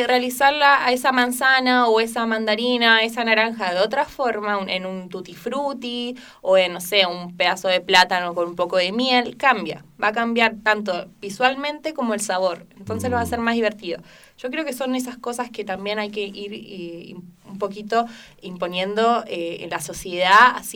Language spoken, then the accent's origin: Spanish; Buenos Aires, Argentina; now in Santiago, Chile; yo vengo de Buenos Aires, entonces es distinto. Igual que acá, que Santiago